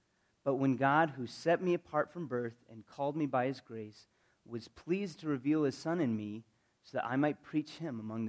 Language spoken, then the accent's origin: English; Colorado, United States; I'm from Colorado.